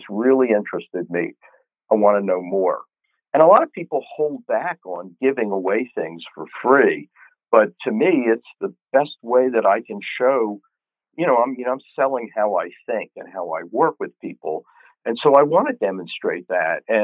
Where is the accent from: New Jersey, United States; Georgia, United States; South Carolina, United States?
New Jersey, United States; Springfield; the hometown I grew up in Springfield, New Jersey